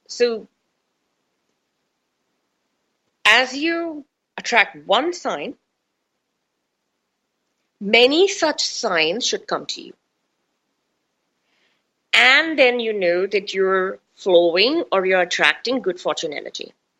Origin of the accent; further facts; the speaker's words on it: India; I mean, I grew up in India